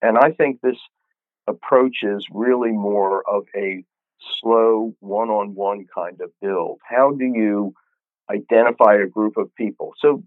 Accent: Springfield, New Jersey, United States; the hometown I grew up in Springfield, New Jersey

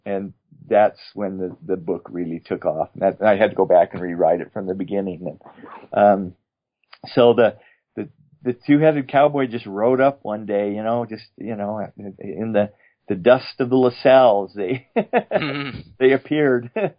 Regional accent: Moab, Utah, United States; So I grew up in Moab, kind of. We moved there when I was in the early part, right as I was beginning high school.

